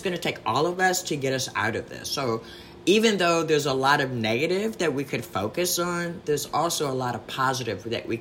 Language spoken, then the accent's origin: English; Baltimore, Maryland, United States; I'm from Baltimore, Maryland.